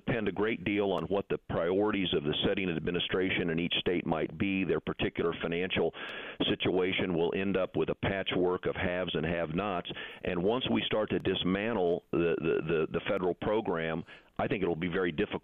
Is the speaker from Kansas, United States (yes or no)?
yes; Kansas, United States; we have a toll road in my home state in Kansas